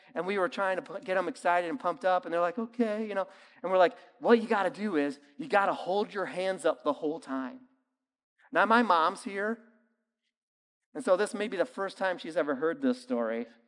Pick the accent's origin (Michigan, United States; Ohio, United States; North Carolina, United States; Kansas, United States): Ohio, United States; Toledo; for those of you who don't know me, I grew up in Toledo, Ohio. Toledo, Ohio is famous for Jeeps.